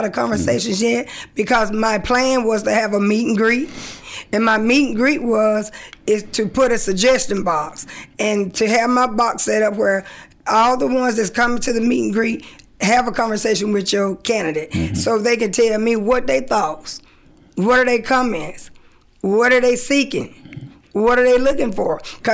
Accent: Carrollton, United States; I did. I grew up in Ward 1 actually.

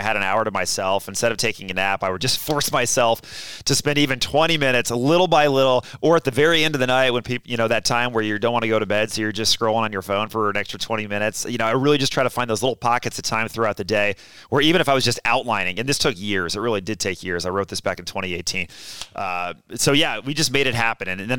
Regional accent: Dallas, Texas, United States; I had this idea 30 years ago when I was a kid growing up in Dallas, Texas, playing Little League, really.

